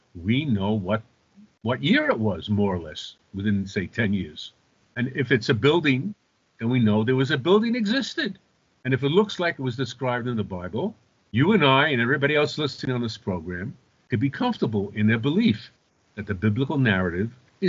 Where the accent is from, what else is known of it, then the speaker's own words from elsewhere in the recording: New York City, New York, United States; now in Israel; The Bronx. I grew the up Bronx. In Queens, but I'm from the Bronx.